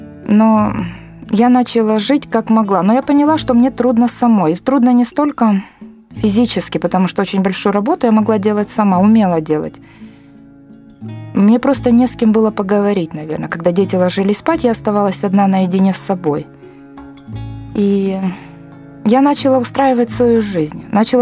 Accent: Kiliya, Odesa Oblast, Ukraine; born there; Вообще я родилась в Одесской области, в городе Килия.

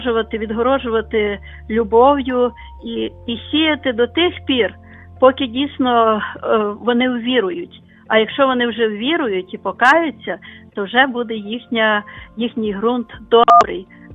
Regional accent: Lviv, Lviv Oblast, Ukraine; я зі Львова.

